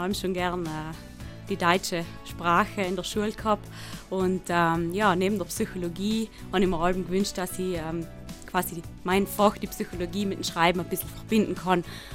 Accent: Ulten, Trentino-Alto Adige, Italy; also born or lived in Iran; Allem noch in Ulten ganz stark verwurzelt und wird sich auch nicht ändern.

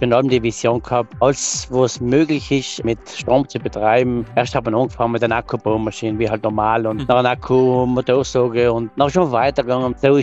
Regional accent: Trentino-Alto Adige, Italy; Und ich als Südtiroler Finalist darf dann auch da auf die Bühne gehen

